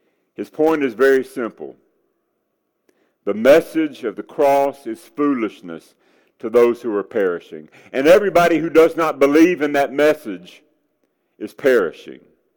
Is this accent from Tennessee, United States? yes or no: yes; Tennessee, United States; I can remember being a little kid growing up in Middle Tennessee at the Needy's Bend Church of Christ